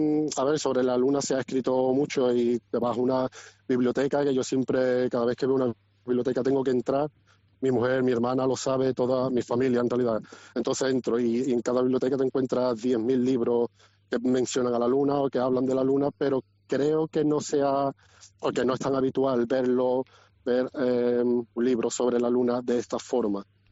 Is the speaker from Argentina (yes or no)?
no; Cádiz, Andalusia, Spain; moved away; esa fecha es la misma en la que yo me fui de Cádiz, dejé atrás a mi familia, dejé atrás mi ciudad